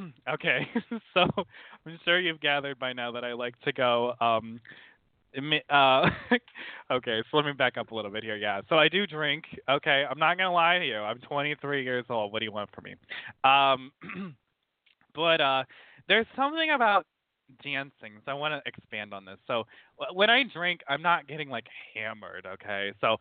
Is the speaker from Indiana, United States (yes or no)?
yes; South Bend, Indiana, United States; I am from South Bend, so like the northern part of Indiana, so the Midwest of the U.S.